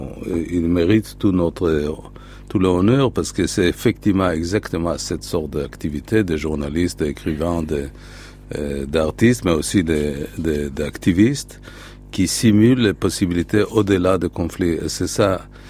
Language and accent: French; Haifa, Haifa District, Israel; ma ville natale, Haïfa